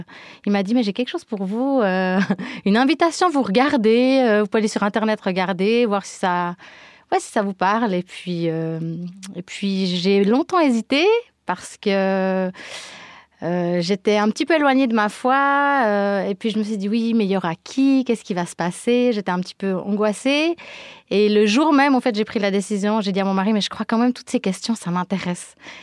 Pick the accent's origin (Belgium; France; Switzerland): Switzerland; Payerne, Vaud; où on s'est rapproché de Payerne. Moi je viens de Payerne en fait, mais j'ai navigué un petit peu dans la Broye fribourgeoise.